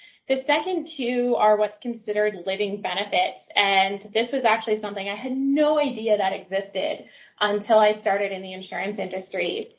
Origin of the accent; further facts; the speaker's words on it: Waterloo, Ontario, Canada; I'm from Waterloo, so for those of you who don't know, that means you really have two options coming out of school, and you can go into tech or insurance.